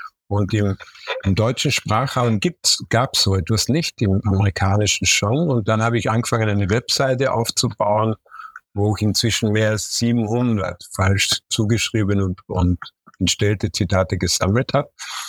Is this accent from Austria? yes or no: yes; Lienz, Tyrol, Austria; born there; Also ich bin in Lienz geboren